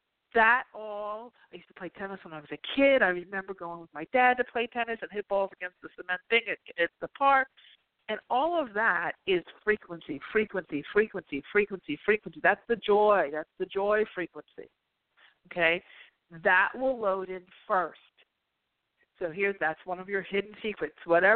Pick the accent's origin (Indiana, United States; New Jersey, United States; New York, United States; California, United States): New Jersey, United States; I'm from Jersey, so I know, you know, I know about this sauce and gravy and Sundays and everything.